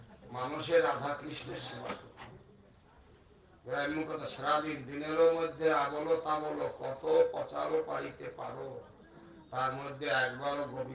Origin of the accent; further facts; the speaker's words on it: India; born there; এখন ভারতে জন্মেছি